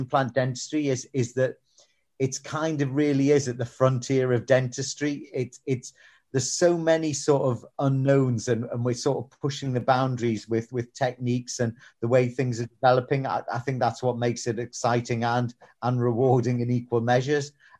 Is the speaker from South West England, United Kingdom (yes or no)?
no; North East England, United Kingdom; I'm from the Northeast originally and sort of migrated back here like a bit like a homing pigeon.